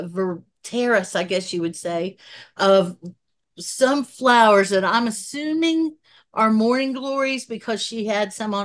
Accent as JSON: {"language": "English", "region": "Appalachia", "country": "United States", "said": "the subtle art of being a Appalachian woman"}